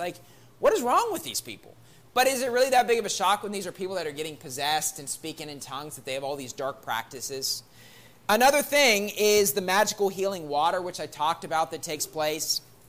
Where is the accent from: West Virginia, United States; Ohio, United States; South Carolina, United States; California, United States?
West Virginia, United States; My home state of West Virginia is like, you know, usually it's Kentucky